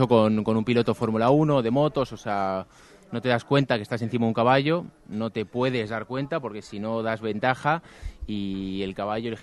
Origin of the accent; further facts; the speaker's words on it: Spain; soy español y con mucho orgullo.